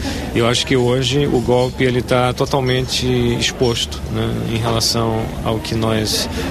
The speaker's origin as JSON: {"language": "Portuguese", "country": "Brazil", "said": "nós, como brasileiros e cidadãos brasileiros, a gente tinha medo exatamente de ver acontecer o que terminou acontecendo nos últimos 12 meses"}